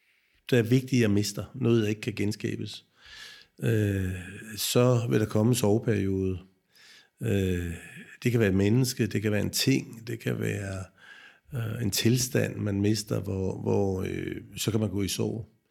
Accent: Holbæk, Zealand, Denmark; Jo, jeg er en Holbæk-dreng, som er blevet 60 år gammel

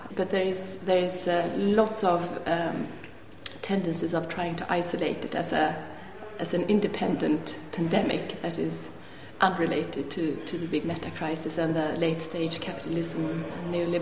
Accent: Sweden; English is a second language; I'm from Sweden

